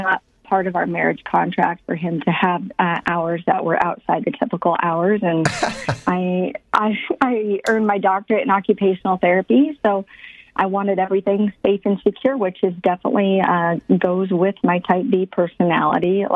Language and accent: English; Midwest, United States; I grew up in the Midwest with definitely traditional Midwest family values